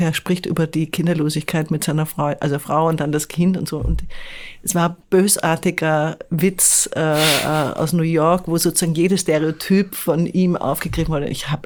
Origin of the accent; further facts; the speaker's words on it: Vienna, Austria; ich komme aus Wien und ich liebe Wien. Und wenn es nur ums Leben ginge, würde ich in Wien leben.